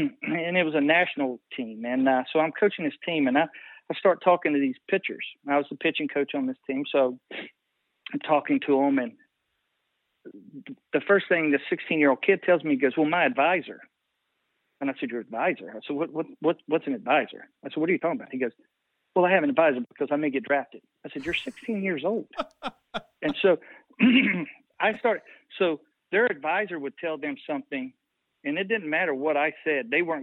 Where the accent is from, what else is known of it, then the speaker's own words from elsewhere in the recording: Tannersville, Virginia, United States; I was from nowhere. I was from Southwest Virginia, grew up in Tannersville, played at Tazewell.